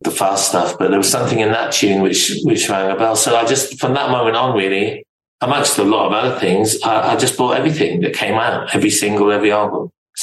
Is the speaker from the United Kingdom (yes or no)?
yes; King's Lynn, East of England, United Kingdom; also born or lived in Scotland; I actually grew up in a place called King's Lynn in Norfolk, although I was born in Scotland.